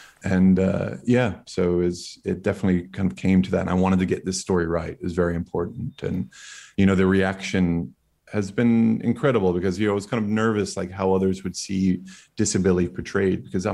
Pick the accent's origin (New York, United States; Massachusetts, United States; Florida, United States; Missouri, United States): Florida, United States; The character grew up in Texas, but I actually grew up in Florida. And, you know, I'm from the South.